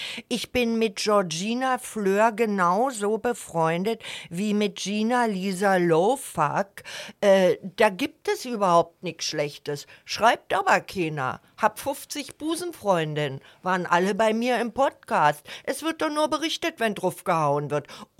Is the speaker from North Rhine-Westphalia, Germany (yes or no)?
no; Berlin, Germany; Als Berliner, wenn du irgendwo seriös tätig sein willst, kannst du dir das nicht erlauben. Es könnte ein Konzernchef nicht so reden wie ich jetzt.